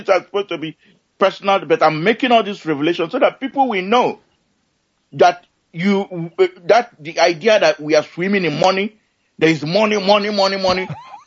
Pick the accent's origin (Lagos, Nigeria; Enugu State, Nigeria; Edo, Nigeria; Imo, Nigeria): Imo, Nigeria; Oguta; I come from Arundi Onyomobi, also called Umuchukwu in Uguta in Biafra land.